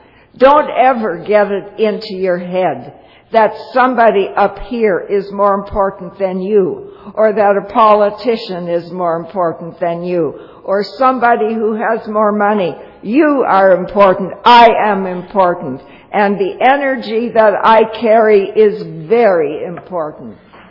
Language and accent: English; Toronto, Ontario, Canada; I hail from Toronto.